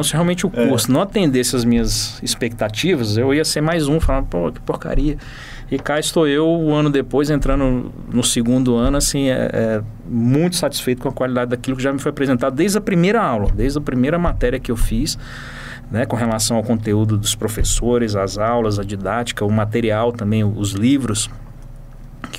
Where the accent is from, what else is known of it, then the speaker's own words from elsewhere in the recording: Brasília, Federal District, Brazil; Eu sou de Brasília, sou servidor público lá, auditor da CGU. Tenho 43 anos